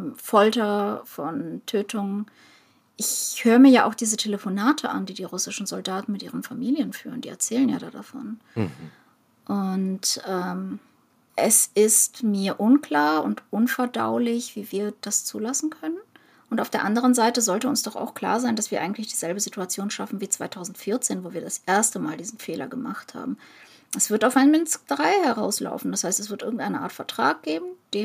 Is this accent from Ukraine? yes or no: yes; Ukraine; Als Ukrainerin aber natürlich auch